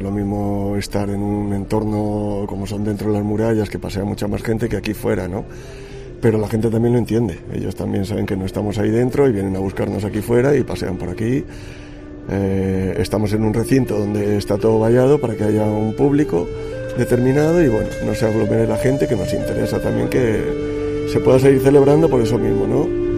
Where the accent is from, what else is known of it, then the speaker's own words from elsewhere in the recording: Puerto de Mazarrón, Region of Murcia, Spain; pues yo vengo desde Murcia, un pueblecito que se llama Puerto de Mazarrón